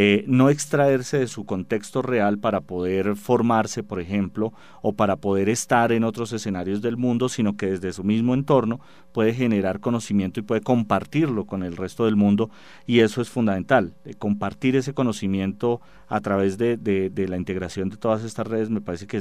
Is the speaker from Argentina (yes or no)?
no; Colombia; cómo desde Colombia yo puedo aportar la visión de emprendimiento que tenemos nosotros como colombianos